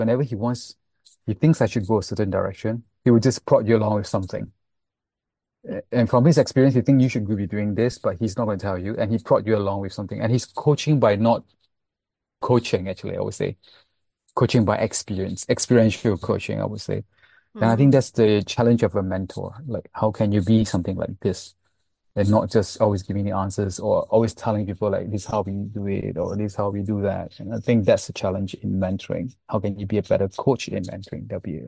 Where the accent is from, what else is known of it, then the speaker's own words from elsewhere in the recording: Singapore; because I was actually from Singapore, Malaysia, and I graduated from Singapore, and I came out here looking for a job.